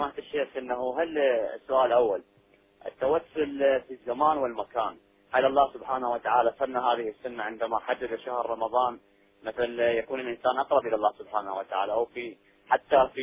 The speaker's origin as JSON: {"language": "Arabic", "town": "Baghdad", "region": "Baghdad Governorate", "country": "Iraq", "said": "ونحن عندنا في بغداد في جامع"}